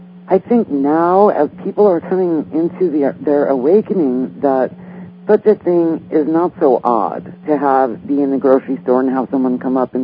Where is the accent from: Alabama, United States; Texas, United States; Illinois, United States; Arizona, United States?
Illinois, United States; And we're both from Illinois.